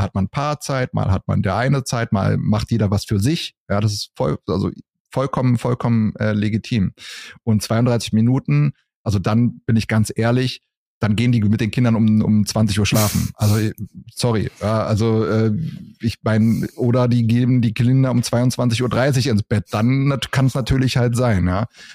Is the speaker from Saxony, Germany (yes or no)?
no; Berlin, Germany; born there; ich bin ja gebürtiger Berliner